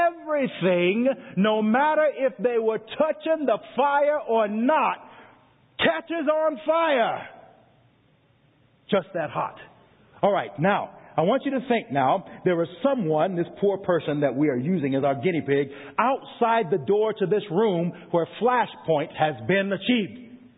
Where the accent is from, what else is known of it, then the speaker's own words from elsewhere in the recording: the South, United States; I'm from the South. There's dead, then there's real dead.